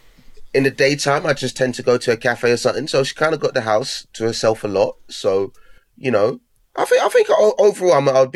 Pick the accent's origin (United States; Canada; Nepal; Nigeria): Nigeria; I'm a Nigerian yeah, household.